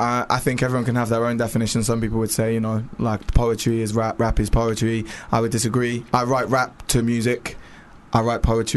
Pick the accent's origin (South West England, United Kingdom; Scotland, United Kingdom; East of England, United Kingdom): South West England, United Kingdom; No, I'm from the West Country originally.